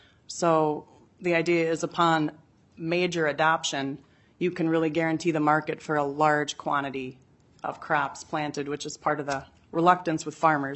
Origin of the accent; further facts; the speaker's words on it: United States; I grew up on and around Lake Pepin. Our community and culture relies on the health of the lake and the river.